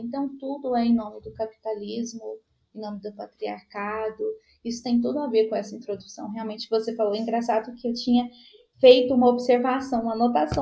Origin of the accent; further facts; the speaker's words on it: Uberlândia, Minas Gerais, Brazil; eu sou de Uberlândia, Minas Gerais, e hoje eu moro no interior do Rio de Janeiro.